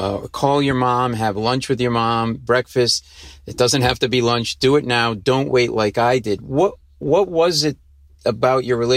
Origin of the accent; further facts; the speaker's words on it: Rhode Island, United States; now in New York City, United States; We grew up in Rhode Island. My brother and my sister live in Rhode Island, and I live in New York City.